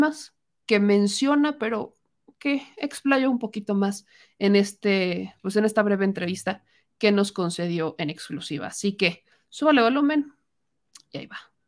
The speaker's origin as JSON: {"language": "Spanish", "country": "Mexico", "said": "Yo no hubiera tenido la oportunidad de nacer en este país. Y soy mexicana 100%. Mis raíces son extranjeras, pero más mexicanas que nunca."}